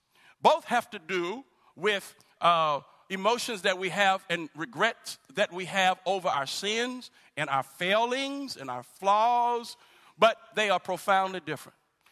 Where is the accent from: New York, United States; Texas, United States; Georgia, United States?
Texas, United States; Dallas; I was born in Dallas. I didn't live in the suburbs of Dallas. I lived in Dallas. You know, some cities get kind of big, and, you live all on the outskirts. But I lived in Dallas. I was raised in Oak Cliff in Dallas.